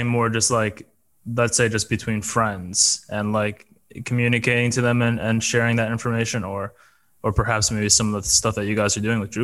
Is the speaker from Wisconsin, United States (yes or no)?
yes; Wisconsin, United States; because I grew up in Wisconsin.